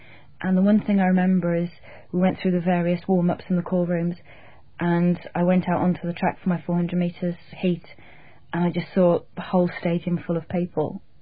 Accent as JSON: {"language": "English", "town": "Cardiff", "region": "Wales", "country": "United Kingdom", "tie": "born or raised there", "said": "I was born and brought up in Cardiff in South Wales"}